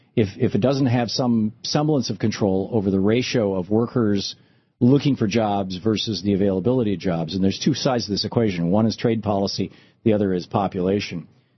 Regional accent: Michigan, United States; also born or lived in Vermont; I've been hearing that essentially rationalization since I grew up in Michigan

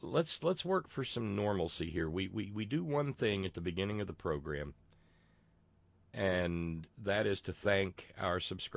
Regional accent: Alabama, United States; As a wee little teeny tiny kid growing up in Alabama, I wanted to be a Roger Mudd.

